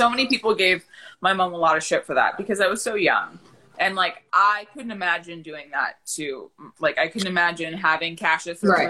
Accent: Canada; Never. I would never hate my hometown.

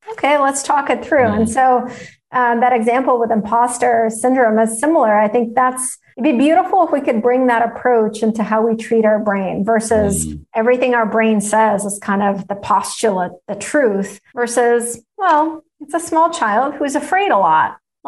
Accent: Russia; You know, I grew up in Russia. It was kind of the only way.

